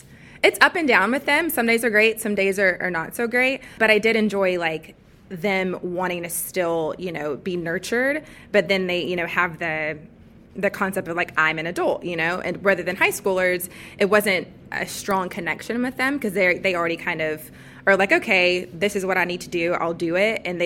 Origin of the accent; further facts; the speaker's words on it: Alabama, United States; so I am originally from Alabama, a small town north of Birmingham. Not a lot of people really know about it.